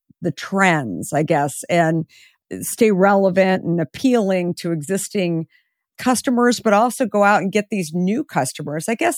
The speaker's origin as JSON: {"language": "English", "region": "Arizona", "country": "United States", "tie": "born or raised there", "said": "You live in Texas. I grew up in Arizona."}